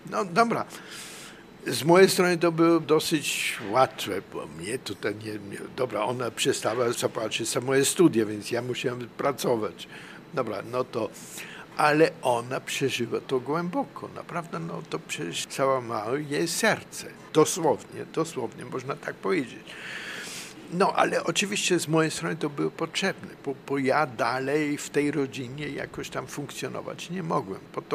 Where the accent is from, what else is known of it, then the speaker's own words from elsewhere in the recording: Linz, Upper Austria, Austria; Ja pochodzę z tego Linzu